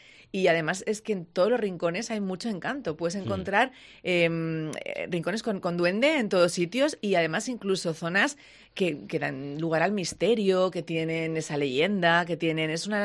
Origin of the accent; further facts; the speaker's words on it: Zaragoza, Aragon, Spain; now in Castellón, Spain; Yo soy de Zaragoza, me fui hace muchos años, vivo en Castellón. También quiero mucho a Castellón, pero mi ciudad siempre es Zaragoza